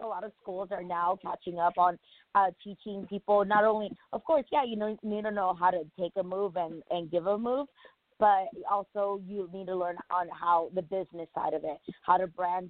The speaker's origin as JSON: {"language": "English", "country": "Mexico", "tie": "born or raised there", "said": "Since I grew up in Mexico, wrestling was very, like, a family business."}